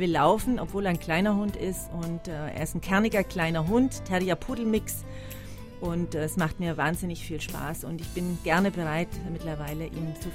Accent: Germany; ich bin Deutsche, ich stamme nicht aus Südtirol.

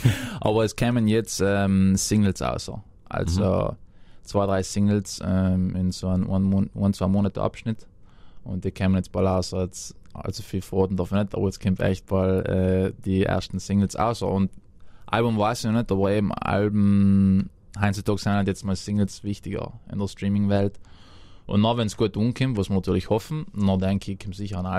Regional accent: Trentino-Alto Adige, Italy; Als Südtiroler kommt man an seine Grenzen. Es ist hart.

